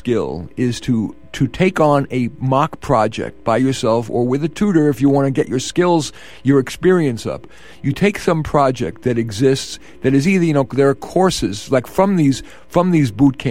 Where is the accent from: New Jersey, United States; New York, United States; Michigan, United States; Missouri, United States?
New York, United States; Bronx; How was my Southern accent? Bronx.